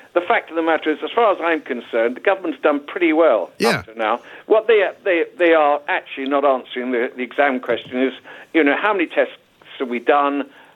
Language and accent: English; United Kingdom; We are British. We understand that.